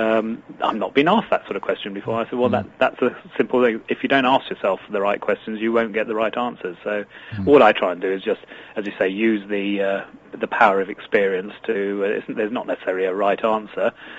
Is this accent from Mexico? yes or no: no; Eastbourne, South East England, United Kingdom; I come from the Sunshine Coast, so sunny Eastbourne, just along the coast, so where the sun is always shining, has the highest average sunshine in the country